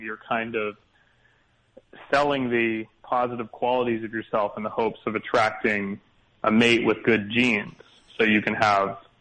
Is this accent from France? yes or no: no; Canada; So I'm from Canada. I'm a Canadian comedian